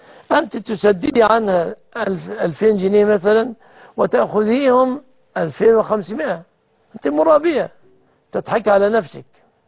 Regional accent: Egypt

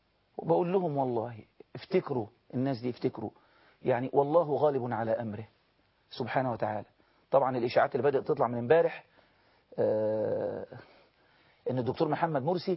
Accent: Egypt; احنا مصريين مع بعض

